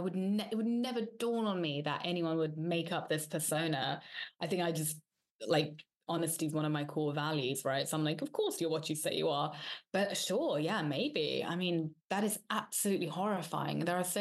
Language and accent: English; England, United Kingdom; also born or lived in Slovakia; I wasn't baptized or anything as a child growing up in Slovakia. Then growing up in England, I went to a Church of England school.